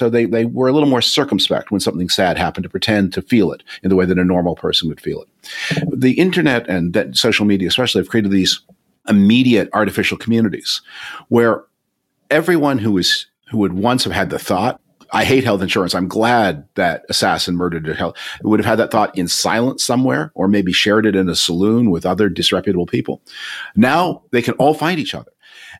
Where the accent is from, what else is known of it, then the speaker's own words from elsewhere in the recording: Canada; I grew up in Canada.